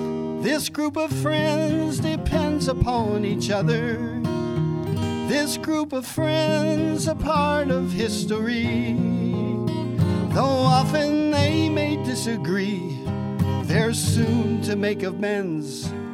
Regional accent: New Castle, Pennsylvania, United States; I always felt being so connected to Western Pennsylvania and the steel industry growing up in Newcastle

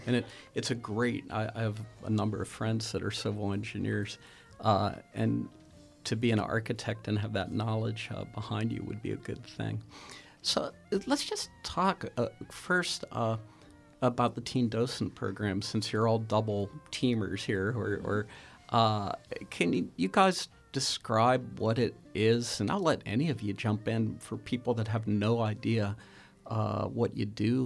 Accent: Churchill, Pennsylvania, United States; I know right where it's near where I grew up. I grew up in Churchill

